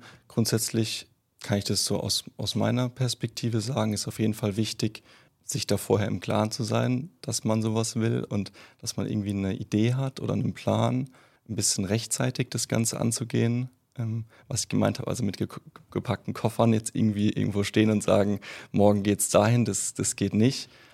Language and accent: German; Heidelberg, Baden-Württemberg, Germany; now in Vienna, Austria; Genau, also ich komme auch ursprünglich aus Heidelberg, war immer hier in der Region irgendwo verwurzelt, bin es auch nach wie vor noch.